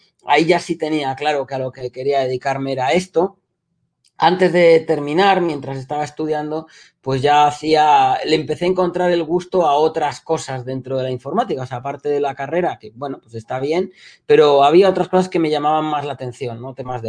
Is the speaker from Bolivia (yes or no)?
no; Chile; soy chileno también y he tenido muchos años de haber estado pasando veranos españoles / inviernos chilenos allí